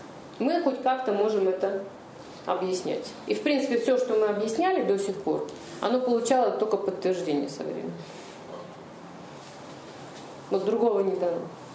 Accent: Russia; Я вообще россиянка, живу в Подмосковье.

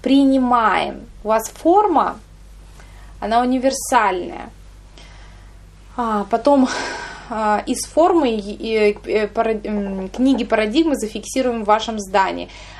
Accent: Kaliningrad, Kaliningrad Oblast, Russia; Нет, мы помним, что мы из Калининграда, и что мы в Калининграде.

